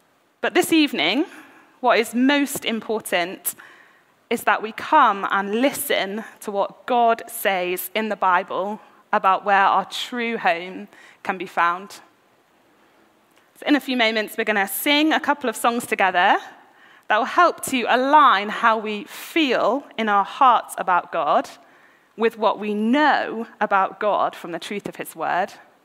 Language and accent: English; Nottingham, East Midlands, United Kingdom; also born or lived in Worcester; now in Leicester, United Kingdom; I grew up in Nottingham, and my parents still live there in the house where I was a child.